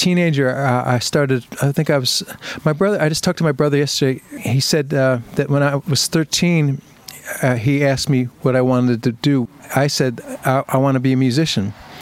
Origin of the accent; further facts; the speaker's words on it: Colonia, New Jersey, United States; moved away as an adult; now in Pennsylvania; And I grew up there first 18 years in Colonia, New Jersey, in Woodbridge Township, and then moved to Bethlehem, Pennsylvania, to go to school at Mo